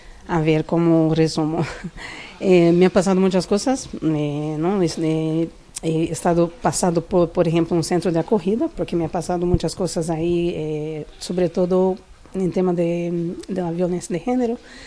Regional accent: Brazil; Spanish is a second language; now in Spain; Sí, soy brasileña.

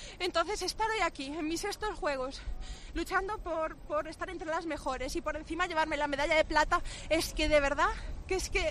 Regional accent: Aldán, Galicia, Spain; gracias a mi pueblo Aldán, Cangas, Ogrove

